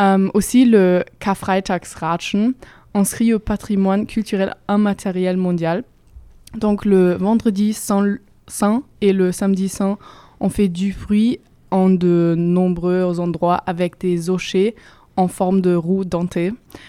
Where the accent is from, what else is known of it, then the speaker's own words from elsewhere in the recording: Austria; Pâques est, après Noël, la fête la plus populaire en Autriche, donc moi je viens d'Autriche.